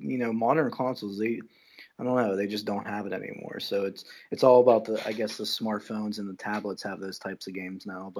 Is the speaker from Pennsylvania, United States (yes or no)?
yes; Pittsburgh, Pennsylvania, United States; So, but I was born and raised here in Pittsburgh, Pennsylvania.